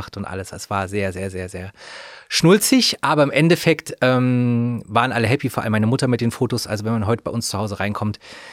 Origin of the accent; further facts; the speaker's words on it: Thuringia, Germany; Ich komme aus Thüringen, aus einer nicht sehr, sage ich jetzt mal, einer Stadt, die mit Fernsehen und Fernsehsendern oder Produktionsfirmen gut bestückt war.